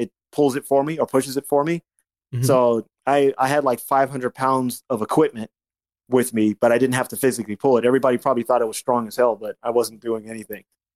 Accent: California, United States; also born or lived in Las Vegas; now in New York, United States; So basically, I moved to New York from Vegas. Originally from California, moved to Vegas in 1996, and then I moved to New York by myself in 2011 to pursue my career

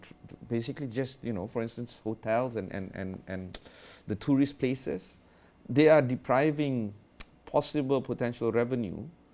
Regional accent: Malaysia; when I tell the people there that I'm from Malaysia

